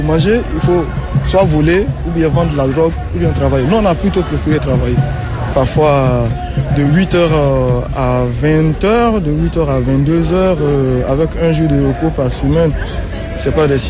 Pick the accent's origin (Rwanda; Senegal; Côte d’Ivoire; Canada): Côte d’Ivoire; Moi, je viens de la Côte d'Ivoire.